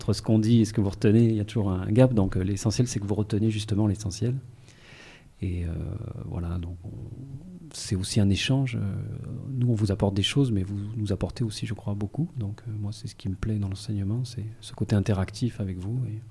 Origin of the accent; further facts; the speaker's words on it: Digne, Provence-Alpes-Côte d'Azur, France; moved away as an adult; also born or lived in Bouches-du-Rhône; je suis parti de Digne pour faire ces études